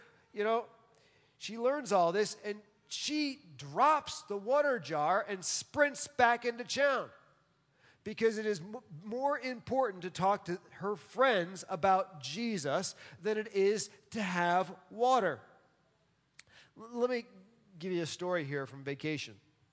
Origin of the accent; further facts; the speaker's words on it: New York, United States; And so I grew up around New York City, so I've seen people do this a little strange.